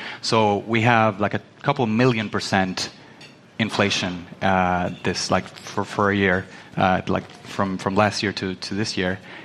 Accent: Venezuela; moved away; I'm born and raised in Venezuela. I lived there until 2015. I am now traveling

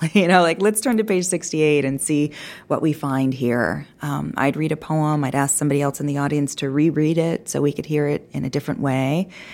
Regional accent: United States; But it was probably the best thing that I could have done as an American

